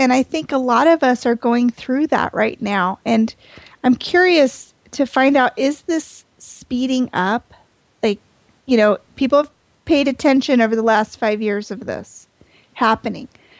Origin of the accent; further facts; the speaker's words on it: East Coast, United States; I'm from the East Coast.